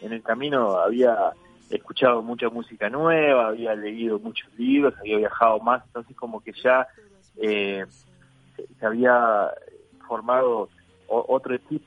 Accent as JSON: {"language": "Spanish", "region": "Paysandú", "country": "Uruguay", "said": "tiene que ver con el lugar de donde soy, que es Paysandú, que está en la vera del río Uruguay."}